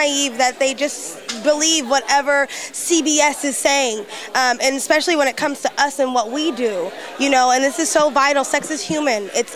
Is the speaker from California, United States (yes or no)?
yes; Sacramento, California, United States; I'm originally from Sacramento